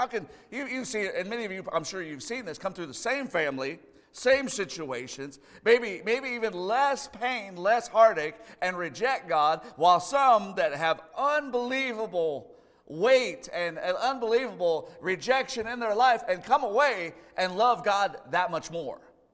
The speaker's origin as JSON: {"language": "English", "region": "Iowa", "country": "United States", "said": "I'm from Iowa. Anybody from Iowa in here? From Iowa? I'm from Iowa."}